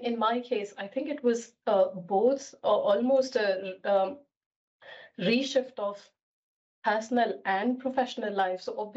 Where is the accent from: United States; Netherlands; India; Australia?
India; English is a second language; moved away as an adult; now in United Kingdom; So I come from India. I spent all my childhood and early part of my teens or prior to 30s in India. I moved to the UK in 2015.